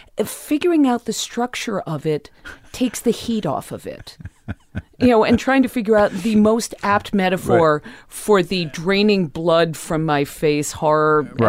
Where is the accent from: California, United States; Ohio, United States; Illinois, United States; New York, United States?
California, United States; West Hollywood; I grew up in the West Hollywood Hills.